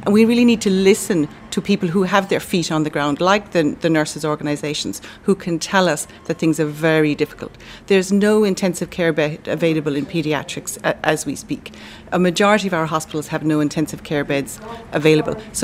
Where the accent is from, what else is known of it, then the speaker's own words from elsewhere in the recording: Ireland; I mean, as an Irish community, we've done really, really well, and we've showed significant social solidarity.